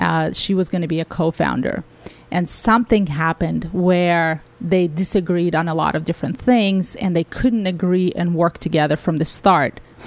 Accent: Russia; now in United States; I was good in math. I came from Russia, so when I came to the United States, I felt like I was way above average, so that helped.

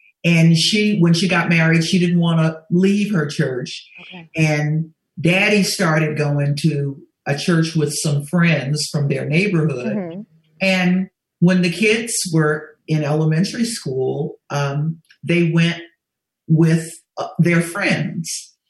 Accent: Memphis, Tennessee, United States; born there; Well, I was born in Memphis, and I tell people all the time that Memphis has, per square foot, more talent than I've ever seen anywhere.

